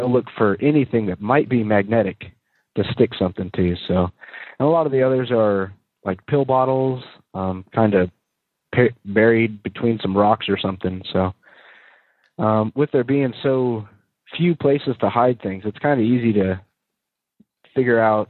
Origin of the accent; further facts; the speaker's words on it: United States; because I'm an American. And there's really not that many Americans here.